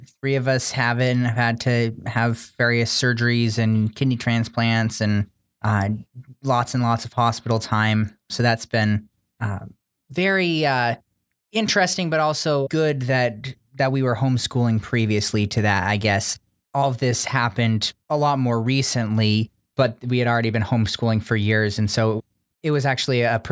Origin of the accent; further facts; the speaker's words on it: Vermont, United States; Yeah, so I grew up in Vermont, a fairly big family.